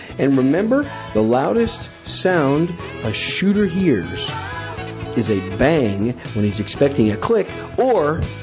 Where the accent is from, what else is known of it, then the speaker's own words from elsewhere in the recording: Wisconsin, United States; also born or lived in New York City; I'm a Yankee with a gun. I was born in New York City, raised in Wisconsin.